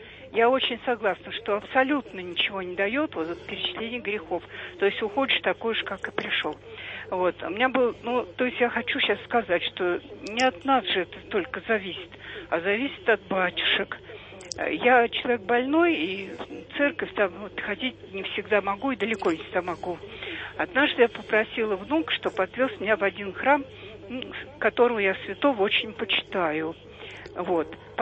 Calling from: Moscow Oblast, Russia; я из Подмосковья.

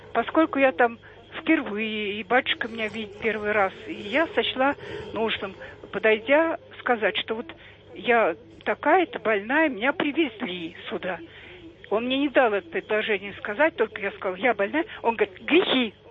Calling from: Moscow Oblast, Russia; я из Подмосковья.

